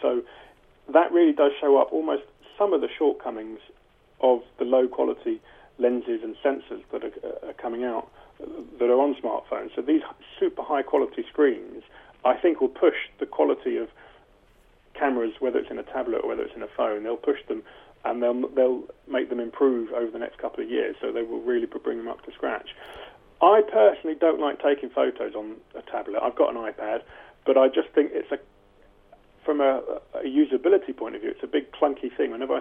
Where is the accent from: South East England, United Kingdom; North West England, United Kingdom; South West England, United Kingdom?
South East England, United Kingdom; Brighton; the Olympic torch came through my hometown of Brighton.